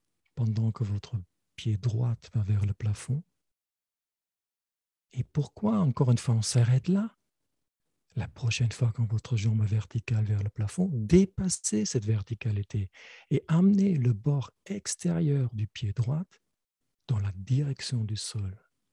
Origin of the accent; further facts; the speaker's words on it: Belgium; moi je suis belge, donc je peux mettre un plateau avec des bières belges dessus.